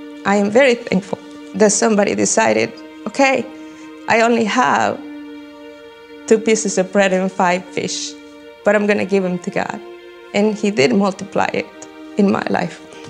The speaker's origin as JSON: {"language": "English", "country": "El Salvador", "tie": "born or raised there", "said": "Growing up in El Salvador, it was a pretty scary time. It was probably the highest time of civil unrest in El Salvador with the civil war."}